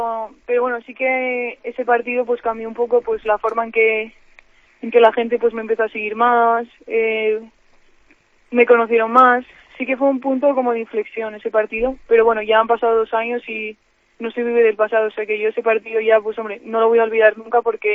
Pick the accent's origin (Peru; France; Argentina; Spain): Spain; León, Castile and León; yo soy de León y he ido bastantes veces cuando era pequeña a ver partidos allí a Salamanca